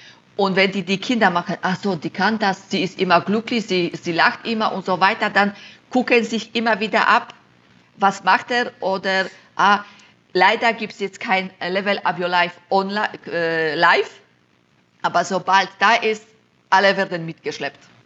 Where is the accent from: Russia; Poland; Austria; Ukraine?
Poland; Silesian Voivodeship; German is a second language; now in Germany; ich komme aus Schlesien in Polen, dann kann ich auch Schlesisch sprechen. Jetzt wohne ich im Schwabenländle, da kann ich auch ein bisschen Schwabenländle.